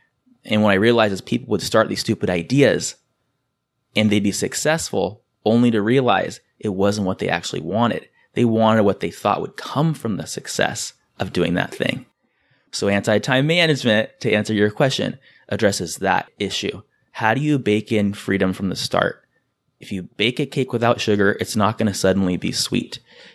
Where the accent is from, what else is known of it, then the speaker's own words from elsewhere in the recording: San Diego, California, United States; And I'm from San Diego.